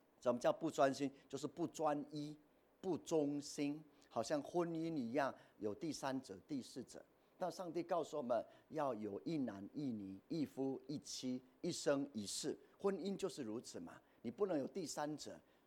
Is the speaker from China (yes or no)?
no; Taiwan; 这也是我们台湾人的信仰，不是吗？